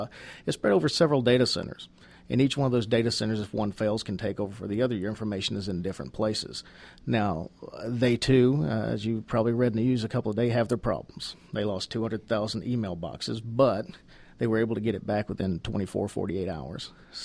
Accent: Georgia, United States; With speech recognition, that's pretty hard for me growing up in North Georgia. It doesn't pick up a lot of my words sometimes.

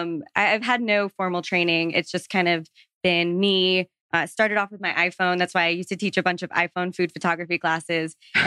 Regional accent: Florida, United States; now in Atlanta, United States; It was after I graduated and I grew up in Florida and always loved like the South.

